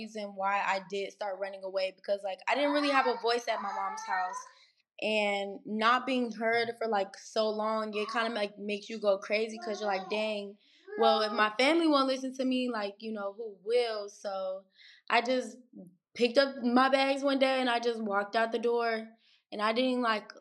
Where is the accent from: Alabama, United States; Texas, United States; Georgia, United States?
Georgia, United States; I'm 18. I'm from Georgia, and I'm a youth homelessness advocate.